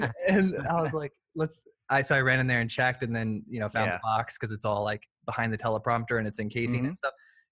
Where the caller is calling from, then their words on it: Florida, United States; Florida. So we're getting the rain.